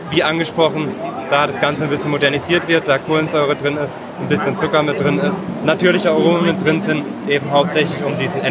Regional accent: Freiburg, Baden-Württemberg, Germany; Aus dem Raum Freiburg kommen wir.

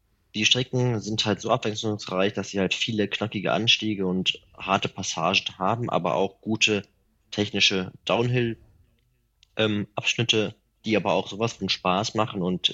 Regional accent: Remscheid, North Rhine-Westphalia, Germany; moved away as an adult; now in Witten, Germany; bin 32 Jahre alt, bin aus dem Bergischen Land, aus Remscheid nach Witten gezogen. Vor 6 Jahren hat es mich hier hingezogen, schön zentral gelegen im Ruhrgebiet quasi.

